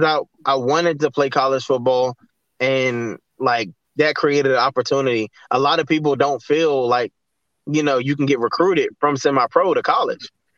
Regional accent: Washington, District of Columbia, United States; Well, I'm from D.C. I'm from Southeast D.C.

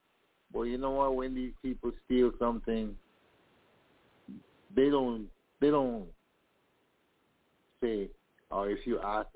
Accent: Jamaica; I'm from Jamaica.

